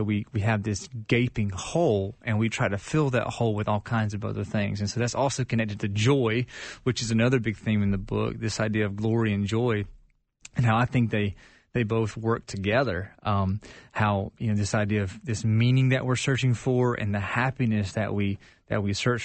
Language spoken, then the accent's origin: English; the South, United States; growing up, I grew up in the South, church culture.